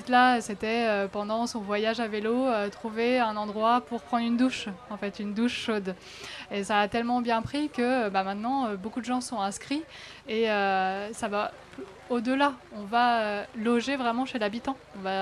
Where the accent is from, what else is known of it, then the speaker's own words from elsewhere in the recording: Lion-en-Sullias, Centre-Val de Loire, France; je suis rentrée dans mon village à Lyon-Sullias, donc juste après Sully-sur-Loire, à vélo.